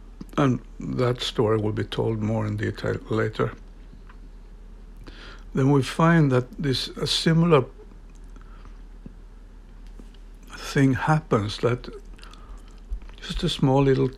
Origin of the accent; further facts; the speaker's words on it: Ulricehamn, Västra Götaland, Sweden; English is a second language; So we find in our small town, based on my hometown then, Ulricehamn, where this story is